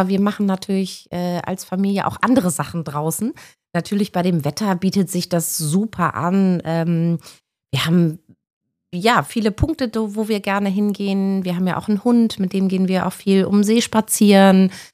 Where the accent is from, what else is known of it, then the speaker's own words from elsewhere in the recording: Bremen, Germany; ja, fast. Nebenan.